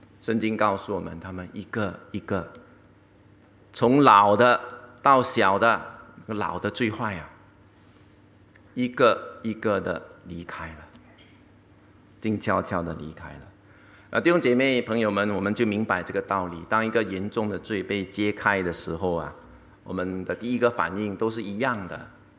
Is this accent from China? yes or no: no; Singapore; 我以为是安全，我是新加坡人嘛，幼稚